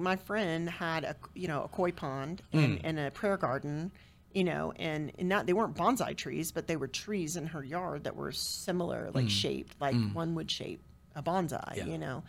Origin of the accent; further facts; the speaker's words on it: the South, United States; You know, I'm from the South.